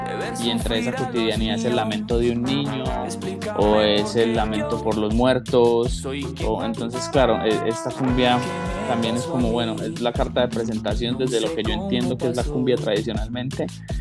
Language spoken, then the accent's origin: Spanish; Medellín, Antioquia, Colombia; Yo soy de Medellín, Antioquia.